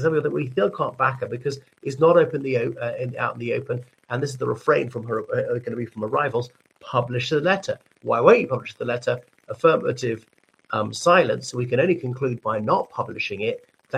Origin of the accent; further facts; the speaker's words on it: Ireland; from Ireland